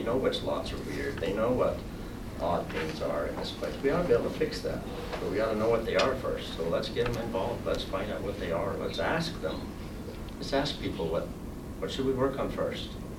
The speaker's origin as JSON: {"language": "English", "town": "Salt Lake City", "region": "Utah", "country": "United States", "tie": "born or raised there", "said": "I've been coming up here since I was 12 years old. I grew up in Salt Lake."}